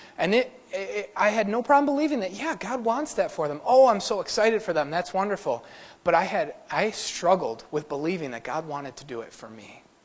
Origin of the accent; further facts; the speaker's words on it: Fredonia, New York, United States; I'm from Fredonia, so I know who she is.